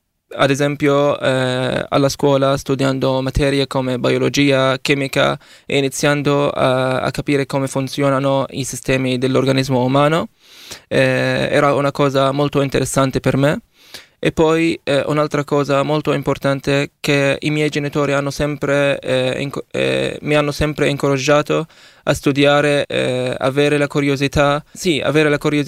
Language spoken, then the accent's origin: Italian; Rafah, Gaza Strip, Palestine; Italian is a second language; moved away as an adult; now in Italy; sono nato a Rafah, nella Triccia di Gaza, il 12 settembre 2004. Vengo dalla Palestina, della città di Rafah.